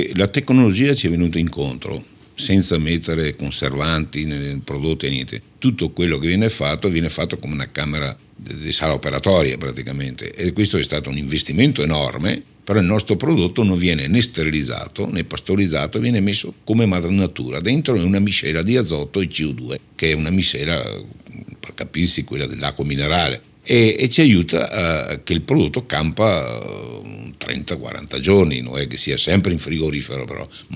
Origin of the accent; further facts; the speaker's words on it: Veneto, Italy; accent: Veneto; detto con il mio accento veneto, mi ha portato la simpatia di tutti gli italiani